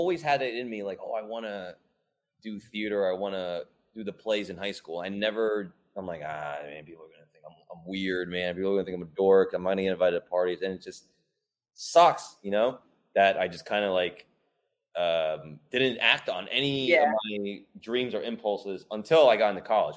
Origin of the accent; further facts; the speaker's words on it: New Jersey, United States; Well, I grew up in New Jersey too.